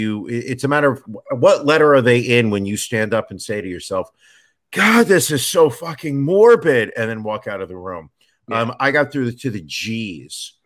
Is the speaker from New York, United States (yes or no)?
yes; New York, United States; Well, as you know, Ron, I am a New Yorker.